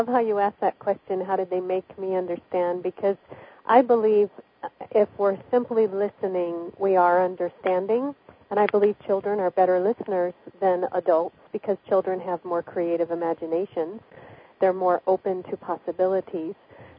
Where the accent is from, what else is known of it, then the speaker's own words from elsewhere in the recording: Michigan, United States; I grew up in Michigan when I was a child, and a lot of snow coming down